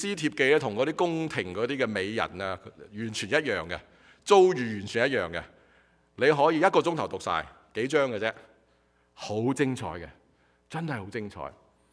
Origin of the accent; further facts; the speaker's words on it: China; 大家知道外国人咧唔系好似我哋中国人咁怕丑吓